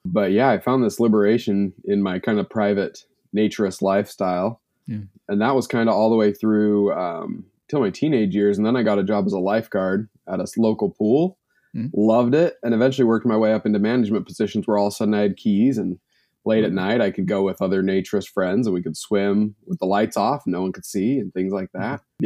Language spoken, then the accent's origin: English; Utah, United States; Yeah, I was actually raised extremely conservative religious. I was raised in Utah.